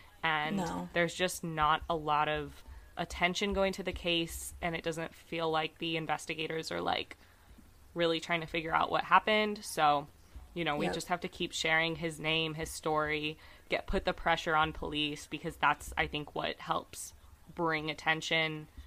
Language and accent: English; United States; this helped me picture it because I'm American and dumb